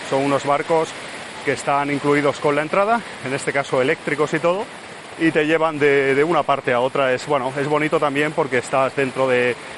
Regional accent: Barcelona, Catalonia, Spain; seguramente en mi país, en mi ciudad, en Barcelona, estaría pasándolo bastante peor en cuanto a calor

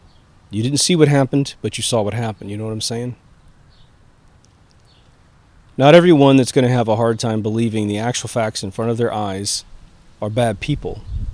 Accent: Kansas, United States; now in Huntington Beach, United States; I'm from Kansas, so that's why it's weird. He was living in my hometown, now I'm living in his hometown.

